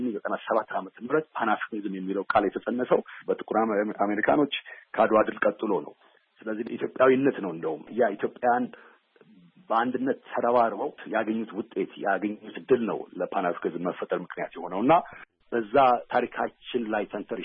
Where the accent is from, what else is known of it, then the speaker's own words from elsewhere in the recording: United States; እሺ፣ ቀደም ሲል እንደተናገርከው ለአድማጮቻችን፣ እኔ አሜሪካን ሀገር ነው ተወልጄ ያደኩት። እዛ ተወልጄ ባድግም በቤተሰቦቼ ምክንያት የኢትዮጵያን ታሪክና ባህል እንዳከብር ለማክበር ችያለሁኝ፣